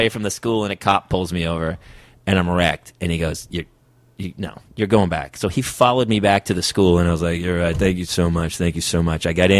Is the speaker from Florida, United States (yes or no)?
no; Boston, Massachusetts, United States; I'm Irish from Boston.